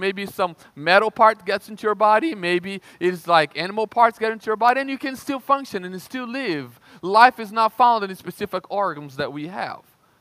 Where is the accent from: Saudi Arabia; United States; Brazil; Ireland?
Brazil; I remember growing up in Brazil